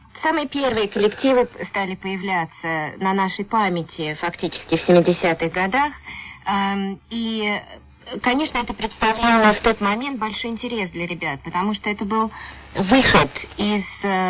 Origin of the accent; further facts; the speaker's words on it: Moscow, Russia; Мы оба из Москвы, и появились первые кружки бального танца.